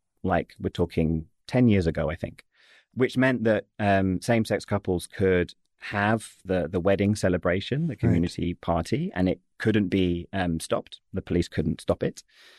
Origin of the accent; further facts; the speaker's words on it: United Kingdom; accent: British; Okay, so I am British, as you can tell by my accent.